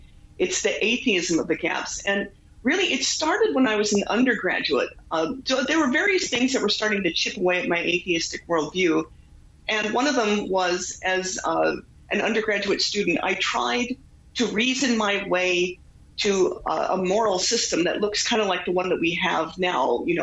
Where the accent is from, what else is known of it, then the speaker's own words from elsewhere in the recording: Canada; Yeah, I grew up in Canada. I'm actually American, but my parents moved us up to Canada at a young age.